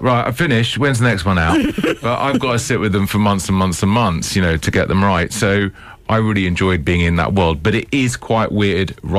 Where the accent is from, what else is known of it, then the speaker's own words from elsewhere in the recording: England, United Kingdom; I grew up just outside of London